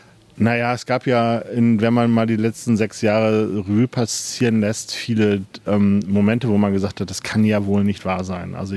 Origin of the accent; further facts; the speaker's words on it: Gelsenkirchen, North Rhine-Westphalia, Germany; born there; now in Eutin, Germany; ich bin gebürtiger Gelsenkirchener